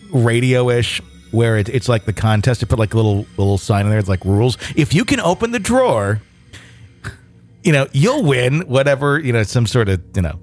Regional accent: Michigan, United States; So back in my other stories, I mentioned that I'm Native American. I'm from Michigan, of course, but I also have family from one of the reservations in Wisconsin.

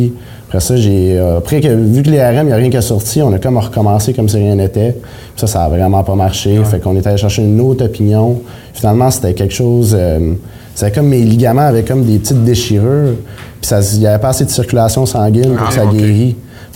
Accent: Alma, Quebec, Canada; Fait que moi, je suis originaire d'Alma.

